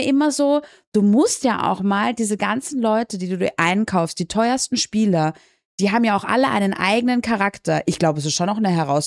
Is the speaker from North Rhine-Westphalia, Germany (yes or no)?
yes; Dortmund, North Rhine-Westphalia, Germany; ich komme aus Dortmund.